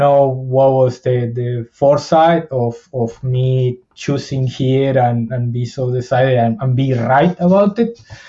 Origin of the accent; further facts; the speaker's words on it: New Zealand; I did find this homey town familiarity that I grew up with here in New Zealand throughout.